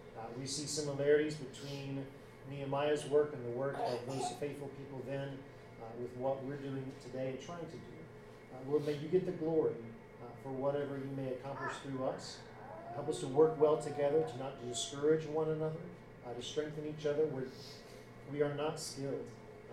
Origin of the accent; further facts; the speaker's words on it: the South, United States; Now, I was raised in the South, okay?